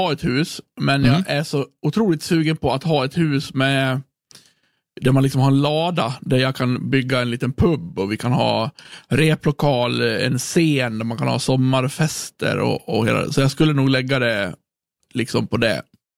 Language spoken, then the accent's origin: Swedish; Gotland, Sweden; Jag är bott på, alltså jag är född på Visby i Björnbo.